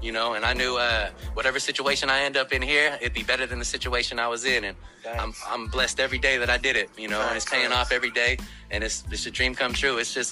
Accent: Portland, Oregon, United States; From Portland, Oregon.

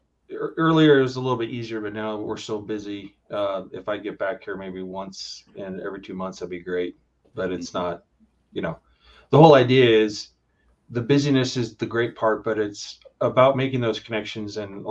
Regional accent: Harrisburg, Oregon, United States; Well, I grew up in Harrisburg. I graduated as a Harrisburg Eagle.

